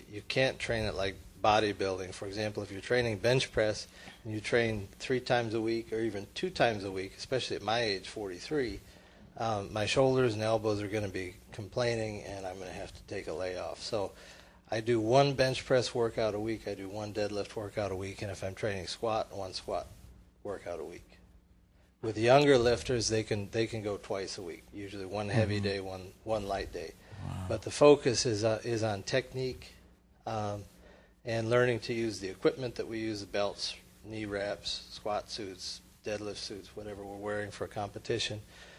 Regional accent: Petoskey, Michigan, United States; But I went up to my hometown in Petoskey, Michigan, which is about 275 miles north of Detroit, and a lot colder and snowier.

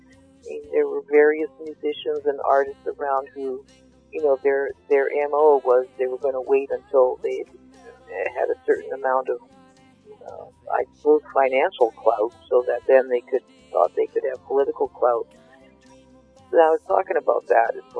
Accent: Canada; I'm a Canadian, I'm not an American

